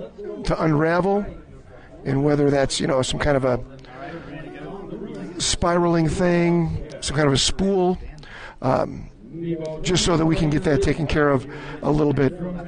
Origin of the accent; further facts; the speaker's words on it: Lafayette, Indiana, United States; I'm from Lafayette, Indiana